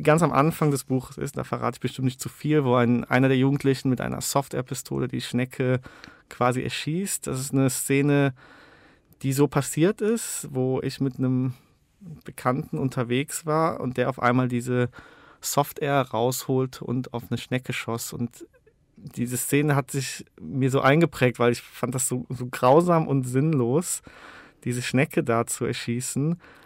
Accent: Kommern, North Rhine-Westphalia, Germany; also born or lived in Euskirchen; ich bin in Euskirchen geboren, bin aber aufgewachsen in einem noch kleineren Dorf, so 15 Minuten von Euskirchen. Das heißt Kommern und einer noch kleineren Stadt Mechernich.

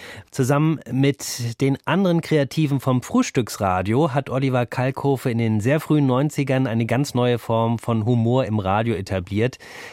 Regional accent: Burgwedel, Lower Saxony, Germany; also ich komme aus Niedersachsen, aus der Ecke, wo das alles auch passiert ist, also aus Burgwedel.

